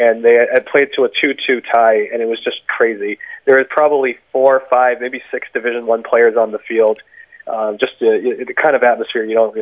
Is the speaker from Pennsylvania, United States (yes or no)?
yes; Reading, Pennsylvania, United States; Yeah, sort of. I grew up in Reading. kind of nearby, but not like super close.